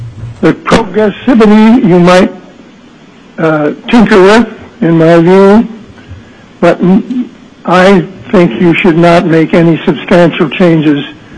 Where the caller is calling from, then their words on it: Anchorage, Alaska, United States; I'm speaking from Anchorage.